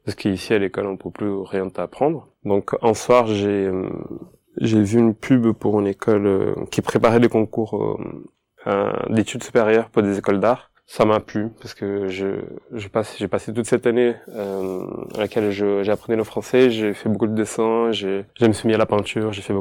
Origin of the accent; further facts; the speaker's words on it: Rio de Janeiro, Brazil; moved away as an adult; now in France; Moi, j'ai grandi à Rio. Je suis né à Rio de Janeiro, j'ai grandi à Rio, je suis venu en France quand j'avais 23 ans.